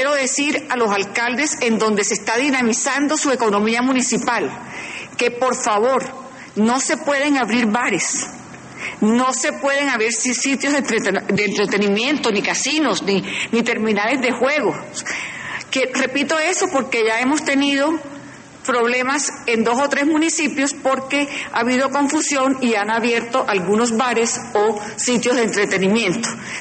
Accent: Cartagena, Bolívar, Colombia; Asimismo, Cartagena, mi tierra.

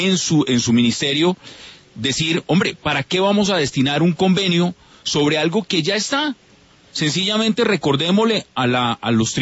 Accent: Colombia; como colombiano

